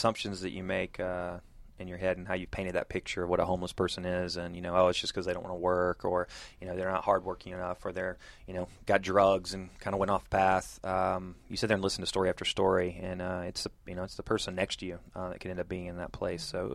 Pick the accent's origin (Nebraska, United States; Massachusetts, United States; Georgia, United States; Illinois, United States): Georgia, United States; Atlanta; Growing up in Atlanta, I'm kind of shame on myself for not knowing as much as I should about Atlanta growing up here